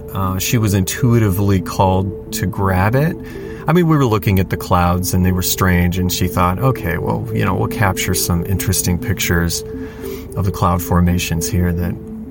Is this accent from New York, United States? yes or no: no; California, United States; We're from California, just north of Los Angeles.